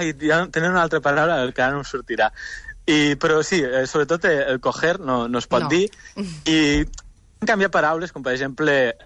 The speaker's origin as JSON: {"language": "Catalan", "town": "Lleida", "region": "Catalonia", "country": "Spain", "said": "jo, t'ho dic que soc de Catalunya, de Lleida, però clar, jo he après a fer el temps en castellà."}